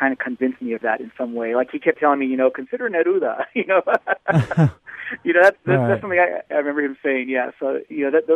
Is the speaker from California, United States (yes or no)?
yes; Visalia, California, United States; I'm not from Fresno originally. I'm from one of the smaller towns, actually, Visalia and Dinuba. Those areas is where I'm from.